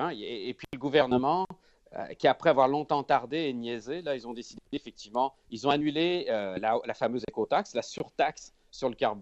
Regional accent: France; moi, je suis Français

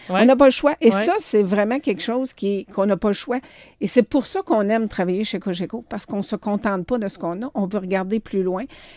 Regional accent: Trois-Rivières, Quebec, Canada; moi, je suis originaire de Trois-Rivières. Je travaillais à l'époque à Trois-Rivières.

